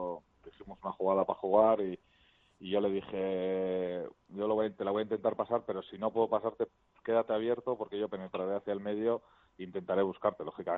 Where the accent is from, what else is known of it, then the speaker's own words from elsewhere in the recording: Bilbao, Basque Country, Spain; sobre todo primo el poder jugar en el equipo de mi casa, de mi tierra